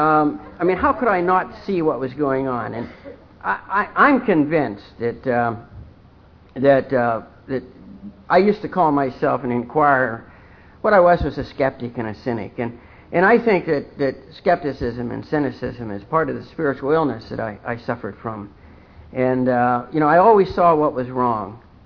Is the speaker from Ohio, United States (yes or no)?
yes; Ohio, United States; born there; But I was born in Ohio. I'm the second child and the eldest son in a family of 11 children. I'm Irish.